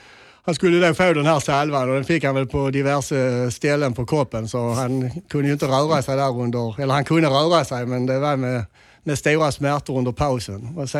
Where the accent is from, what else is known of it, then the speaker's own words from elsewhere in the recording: Köpingebro, Skåne, Sweden; Jag var från Köpingebro som var en liten ort utanför Svenstorp.